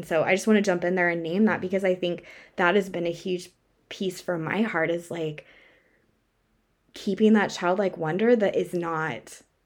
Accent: Colorado Springs, Colorado, United States; Like I grew up in Colorado Springs, and so we spent most of my summers in Rocky Mountain National Park.

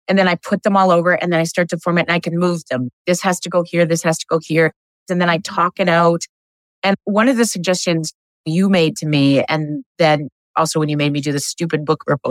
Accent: Alberta, Canada; I'm from Alberta, Canada.

